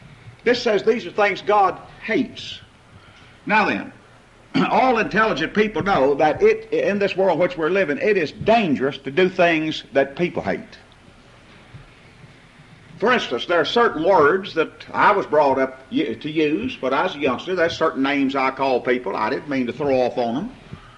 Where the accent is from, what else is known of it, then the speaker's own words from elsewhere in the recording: Texas, United States; I grew up in the Southwest.